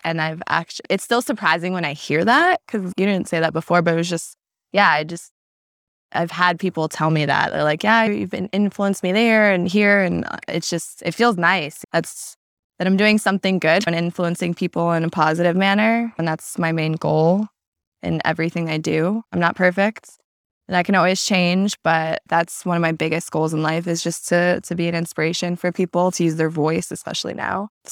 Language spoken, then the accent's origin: English; New Jersey, United States; I grew up in New Jersey.